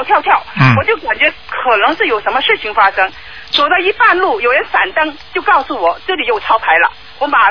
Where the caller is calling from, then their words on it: Melbourne, Victoria, Australia; 我是从墨尔本打来的。